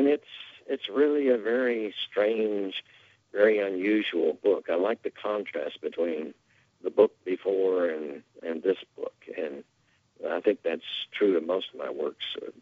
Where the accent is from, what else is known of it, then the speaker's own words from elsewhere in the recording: Knoxville, Tennessee, United States; But by the way, I've created a Civil War Center in my hometown, Knoxville.